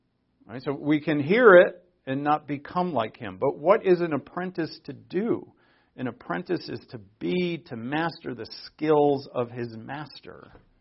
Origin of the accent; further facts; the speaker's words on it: Newport, Rhode Island, United States; I grew up in Rhode Island, in Newport, Rhode Island, if you ever heard of.